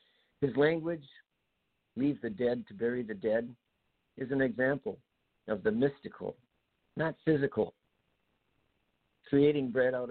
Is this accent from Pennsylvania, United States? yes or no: no; St. Paul, Minnesota, United States; I am from Minnesota, from St. Paul.